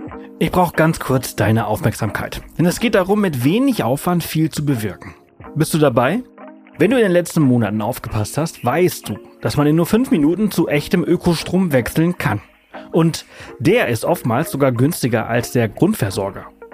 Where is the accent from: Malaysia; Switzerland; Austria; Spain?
Spain; Ich kann kein Französisch. Ich bin Spanier. Ich kann Spanisch. Ich kann italienischen Akzent. Ich kann vielleicht auch sogar Portugiesisch ein bisschen sprechen. Französisch liegt mir sehr, sehr fern.